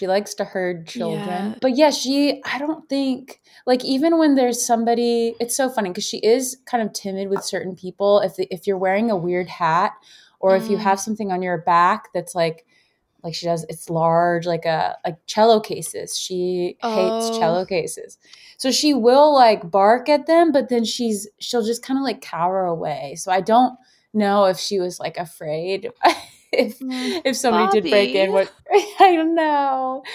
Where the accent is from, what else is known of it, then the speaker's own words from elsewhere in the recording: Florida, United States; also born or lived in Georgia; Yes. I was born in Georgia, but we left when I was like one. So I grew up in South okay. Florida.